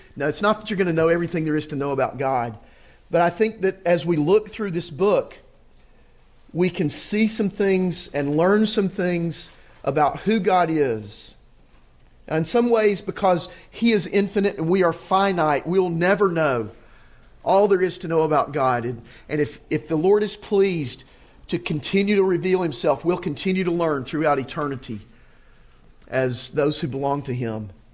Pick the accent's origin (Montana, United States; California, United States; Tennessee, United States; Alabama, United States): Alabama, United States; Auburn